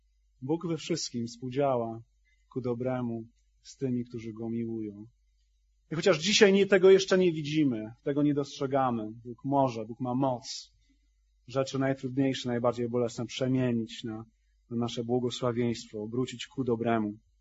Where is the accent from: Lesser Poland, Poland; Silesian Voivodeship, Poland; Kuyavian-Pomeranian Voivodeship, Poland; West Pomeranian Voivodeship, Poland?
West Pomeranian Voivodeship, Poland; Świnoujście; I tam w Świnoujściu, skąd pochodzę, szliśmy z grupą młodzieży